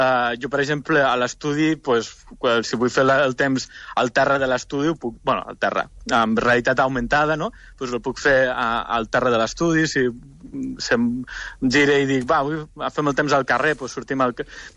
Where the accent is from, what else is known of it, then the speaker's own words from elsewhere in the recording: Lleida, Catalonia, Spain; jo, t'ho dic que soc de Catalunya, de Lleida, però clar, jo he après a fer el temps en castellà.